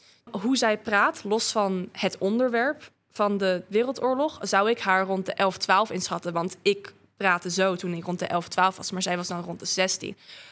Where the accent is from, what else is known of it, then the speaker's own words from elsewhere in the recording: Bosnia & Herzegovina; Ik kom zelf dus uit Bosnië in die zin.